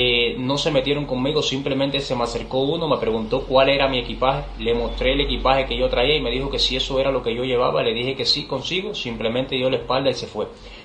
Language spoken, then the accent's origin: Spanish; Cuba; moved away; como ciudadano cubano. No es mi voluntad haberme ido de mi país